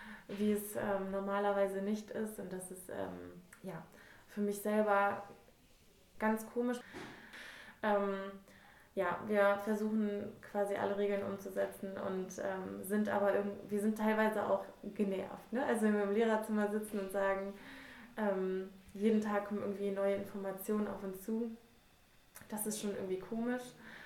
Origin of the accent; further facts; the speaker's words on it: Hannover, Lower Saxony, Germany; ich bin 28 und Lehrerin an einer IGS in Hannover. Genau, ich komme ursprünglich aus der Nordstadt, ich war auch hier selber auf einer IGS